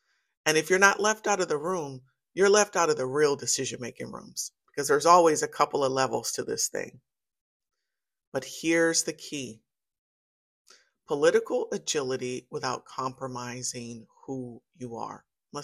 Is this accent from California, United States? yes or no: yes; Pasadena, California, United States; I come from Community Arms Apartments in Northwest Pasadena. I was a teen mom on welfare.